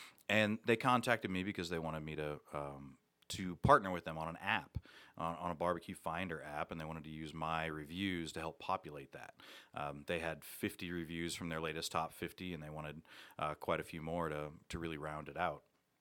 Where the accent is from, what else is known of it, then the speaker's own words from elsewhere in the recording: Ohio, United States; I'm not from Texas. I grew up in Ohio, went to school in New Orleans, and moved to Texas to be an architect.